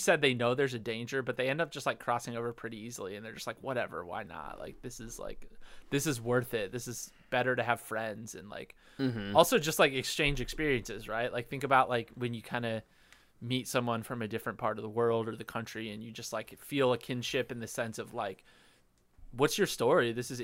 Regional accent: Midwest, United States; we're all like from the Midwest, like mostly white people at this college who have like had similar backgrounds.

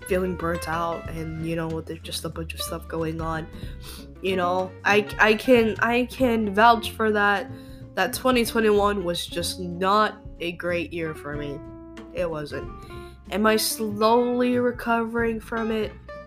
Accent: United States; born there; But then, you know, I was born here in America, and, you know, Americans love their fast food.

